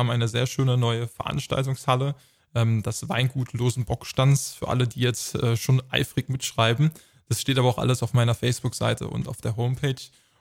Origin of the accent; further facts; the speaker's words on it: Wittlich, Rhineland-Palatinate, Germany; es gibt am 17. Juni in meiner Heimatstadt in Wittlich das versprochene Dankeschön-Konzert